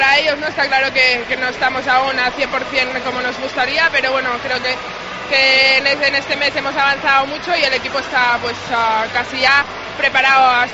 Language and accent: Spanish; Tafira, Canary Islands, Spain; Bueno, cerca de Las Palmas, de Tafira.